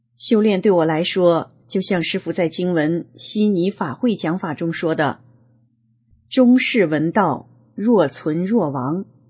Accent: Northeast China, China; 我今年56岁，从小在山里长大，我的家乡是在东北一个县级市大山深处的林场里面，这里山高林密，非常偏僻，父母都是林场的工人

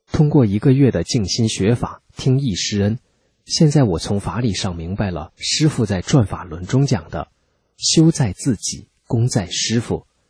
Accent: China

